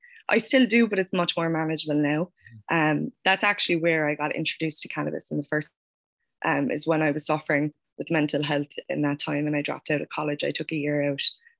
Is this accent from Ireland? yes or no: yes; Ballyvolane, Munster, Ireland; also born or lived in Boston, United States; I was born in Boston and I lived here until I was about 8 or 9, and then we moved back to Ballyvlan. Lived in Ballyvlan then up until I was 21